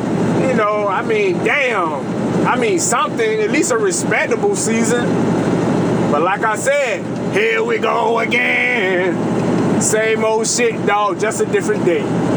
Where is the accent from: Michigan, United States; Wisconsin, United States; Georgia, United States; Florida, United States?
Florida, United States; Tampa; I'm from Tampa, born at St. Joseph.